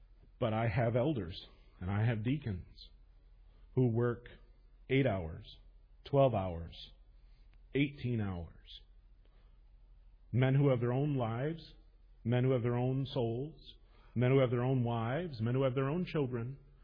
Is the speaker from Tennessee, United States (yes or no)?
no; Grand Rapids, Michigan, United States; I grew up in Grand Rapids, and in some ways Grand Rapids is a marvelous example of this. My family immigrated from the Netherlands before World War I, and we considered ourselves Dutch, even though nobody spoke Dutch.